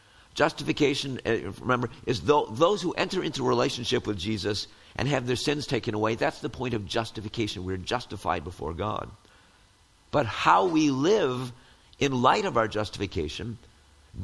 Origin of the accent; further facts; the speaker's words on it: Wisconsin, United States; it was a real privilege to be back in my home state of Wisconsin and spend some time with my mom.